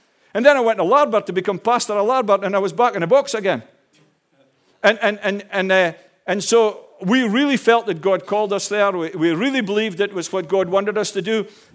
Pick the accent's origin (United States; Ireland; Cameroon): Ireland; Connacht; And so I was born and raised in Newport Sligo.